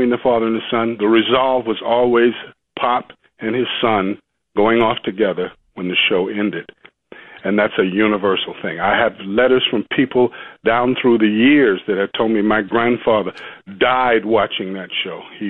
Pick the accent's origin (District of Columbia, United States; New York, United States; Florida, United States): New York, United States; Harlem; when I grew up in Harlem, I wasn't the biggest kid on the block.